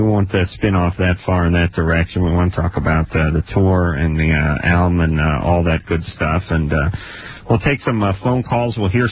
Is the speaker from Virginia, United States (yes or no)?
no; Los Angeles, California, United States; And even though I was born and bred in Los Angeles and I'm a Lakers fan, I'd like to see an interesting series.